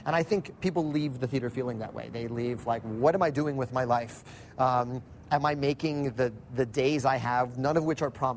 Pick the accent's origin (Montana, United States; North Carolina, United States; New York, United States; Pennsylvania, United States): New York, United States; New York City; But I root for the Yankees because I'm a New Yorker